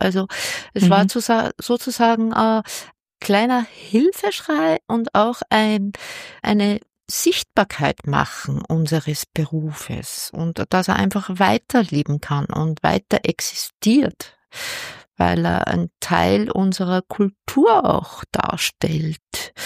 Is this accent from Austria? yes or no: yes; Austria; Auch als Österreicherin fällt mir die Beantwortung der Frage etwas schwer.